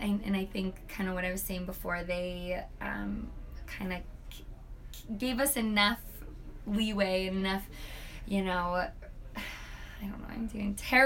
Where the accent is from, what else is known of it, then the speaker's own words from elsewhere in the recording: Jacksonville, Florida, United States; born there; also born or lived in Virginia; So I moved around a lot. I was born in Jacksonville, Florida. We moved to Virginia.